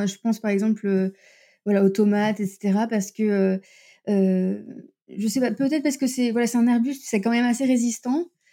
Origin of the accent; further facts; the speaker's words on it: Paris, Île-de-France, France; moved away as an adult; now in Amsterdam, Netherlands; j'ai 32 ans. Je viens de Paris, mais je vis à Amsterdam depuis 6 ans maintenant.